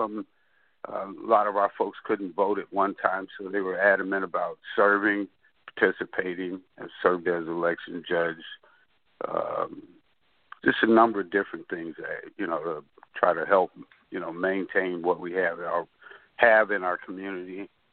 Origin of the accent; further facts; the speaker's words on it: Chicago, Illinois, United States; I'm a Chicago. I grew up in Chicago. Lived in South Shore community when I was in high school, of course. East Englewood, growing up.